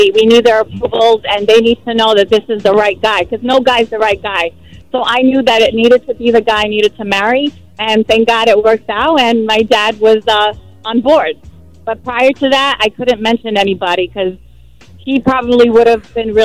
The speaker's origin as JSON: {"language": "English", "town": "Paterson", "region": "New Jersey", "country": "United States", "tie": "born or raised there", "said": "I was raised in Patterson."}